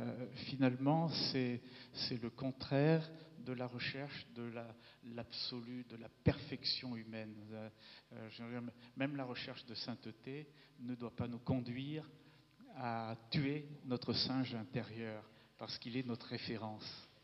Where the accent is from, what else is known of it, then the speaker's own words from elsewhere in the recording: Clermont-Ferrand, Auvergne-Rhône-Alpes, France; de ma ville natale, Clermont-Ferrand